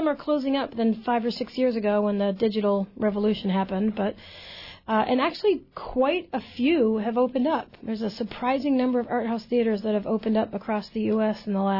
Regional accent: Detroit, Michigan, United States; Yeah, we're right there in the old alley, which, you know, I'm from Detroit originally. It feels very much like home, stepping over our local downtown happy people.

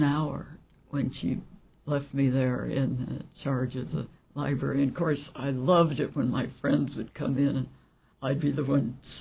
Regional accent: Juneau, Alaska, United States; born there; I was born in Juneau, too.

